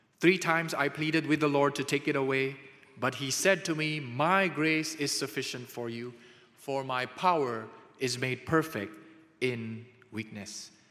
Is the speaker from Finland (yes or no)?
no; Philippines; So I was from the Philippines, and we say, oh, Paul's thorn in the flesh, it must be the mother-in-law.